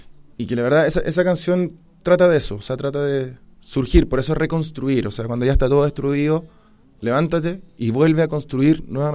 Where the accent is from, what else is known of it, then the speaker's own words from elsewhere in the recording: Curacaví, Santiago Metropolitan Region, Chile; yo he estado en distintos eventos de beneficencia en mi comuna, que yo soy de Curacaví.